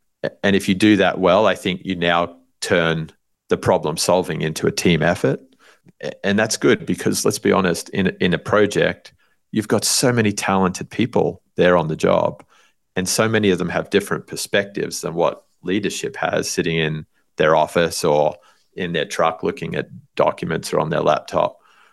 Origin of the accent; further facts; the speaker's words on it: Australia; also born or lived in England; I grew up in Australia, spent some time in England